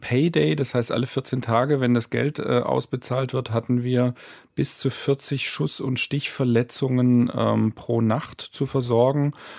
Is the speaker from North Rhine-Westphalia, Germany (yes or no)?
no; Stuttgart, Baden-Württemberg, Germany; born there; now in Homburg, Germany; Ich bin gebürtiger Stuttgarter, habe in Tübingen studiert und mich hat es damals aus hormonellen Beweggründen ins Saarland verschlagen.